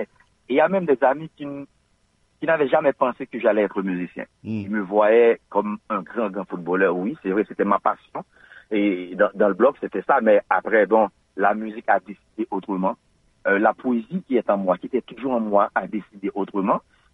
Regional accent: Haiti; Moi, je viens d'Haïti, et dans le nord d'Haïti, il y a une ville

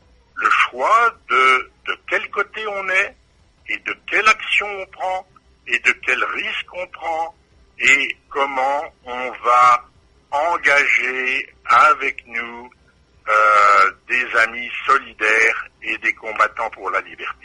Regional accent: France; et bien sûr que je suis français du monde et citoyen du monde

